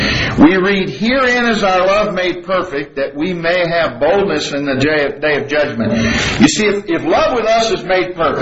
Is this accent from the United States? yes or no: yes; Birmingham, Alabama, United States; when I was a little boy growing up in Birmingham, Alabama, every little boy had a pocket knife.